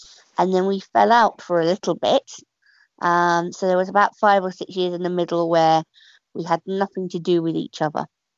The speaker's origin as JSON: {"language": "English", "region": "South East England", "country": "United Kingdom", "tie": "born or raised there", "said": "So I grew up in Kent before, mainly in integrated education, before going on to the Royal National College for the Blind in Hereford in 1988."}